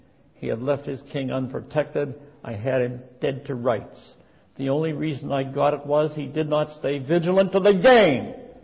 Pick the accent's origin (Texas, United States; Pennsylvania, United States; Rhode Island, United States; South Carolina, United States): Pennsylvania, United States; I don't get very much into the big football games, but I was raised very near Pittsburgh.